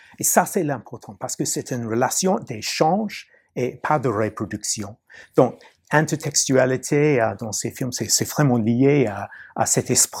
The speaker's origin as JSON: {"language": "French", "country": "New Zealand", "tie": "born or raised there", "also_born_or_lived": "Australia", "moved": "yes", "lives_now": "United States", "said": "J'ai grandi en Nouvelle-Zélande"}